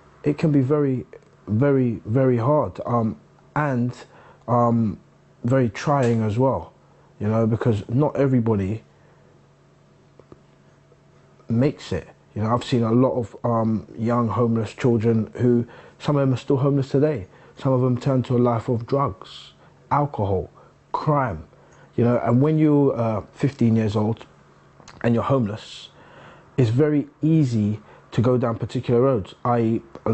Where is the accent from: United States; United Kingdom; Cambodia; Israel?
United Kingdom; London; I'm 31 years old and I'm from West London. I was originally brought up on the White City Estate in West London. I went to Wormhope Primary School. I have four brothers, two sisters.